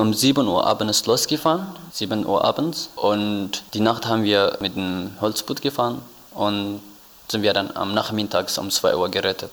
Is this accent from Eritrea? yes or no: yes; Eritrea; German is a second language; moved away as an adult; Ich komme aus Eritrea. Ich bin 2014 von Eritrea geflüchtet nach Äthiopien.